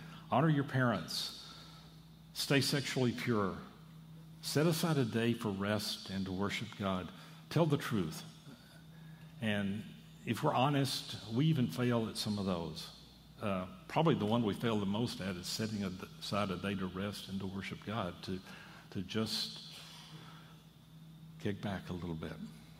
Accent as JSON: {"language": "English", "region": "Texas", "country": "United States", "tie": "born or raised there", "said": "Side note, I grew up in West Texas, and when I was in high school and first couple of years of college, I got to eat with a rancher on a regular basis."}